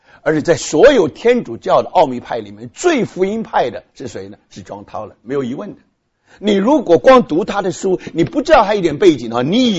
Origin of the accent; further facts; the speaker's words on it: Taiwan; now in United States; 那我刚刚到美国的时候，那因为我在台湾长大，